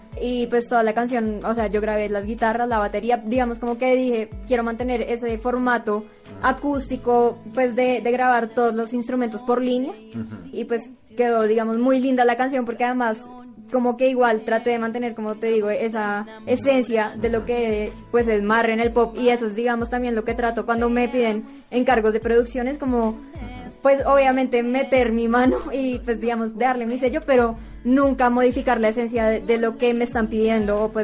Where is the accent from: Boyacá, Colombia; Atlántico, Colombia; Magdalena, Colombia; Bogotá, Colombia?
Bogotá, Colombia; born there; mi familia es santanderiana. O sea, claro, yo nací en Bogotá, pero, sí, toda mi familia es de allá